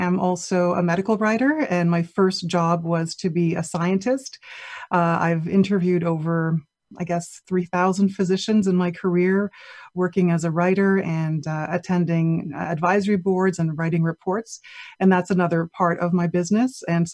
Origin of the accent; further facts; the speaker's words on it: Montreal, Quebec, Canada; I'm born and raised in Montreal, and I'm Greek, as you can tell by my last name.